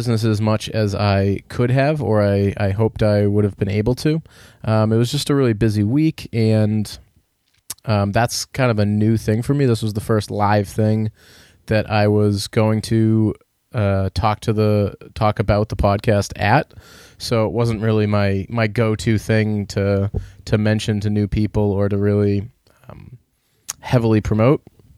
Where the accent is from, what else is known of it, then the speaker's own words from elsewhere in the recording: Boston, Massachusetts, United States; because I'm from Boston, so that's a local one for me.